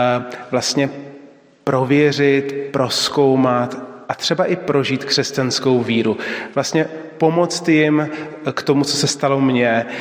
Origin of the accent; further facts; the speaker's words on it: Prague, Czechia; Jsem původem z Prahy a dnes také z Prahy